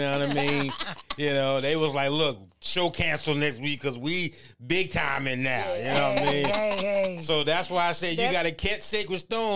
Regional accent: Brooklyn, New York, United States; all the way from my hometown. Well, I was born and raised from Brooklyn, New York.

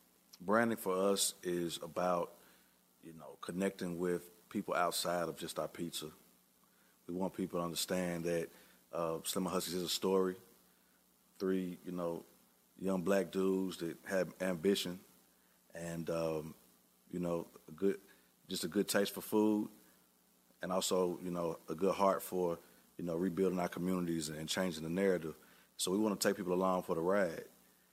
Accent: Tennessee, United States; we're from Tennessee, you know, a lot of local farm goods and, you know, people know, you know, Tennessee for that. However, we grew up, you know, in the city and listened to hip hop

